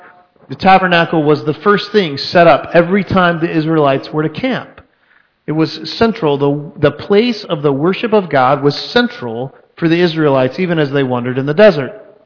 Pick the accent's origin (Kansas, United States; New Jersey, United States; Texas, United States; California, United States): Texas, United States; I mean, especially as a Texan, there's a piece of the rock of the Alamo there.